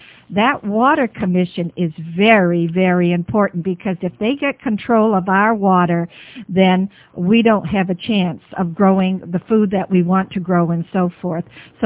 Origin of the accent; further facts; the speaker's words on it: Massachusetts, United States; Well, you know, that's my home state, Dr. Right. Stan, Massachusetts